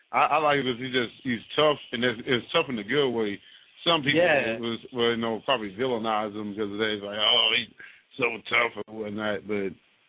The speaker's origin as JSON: {"language": "English", "region": "New Jersey", "country": "United States", "said": "Technically, I'm not because I'm originally from Jersey"}